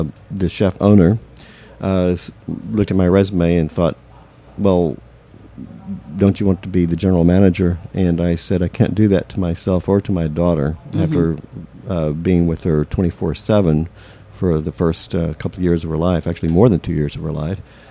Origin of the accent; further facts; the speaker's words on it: Brazil; And then growing up in Brazil a few years later, we were told that we shouldn't have any dairy products unless the milk is parboiled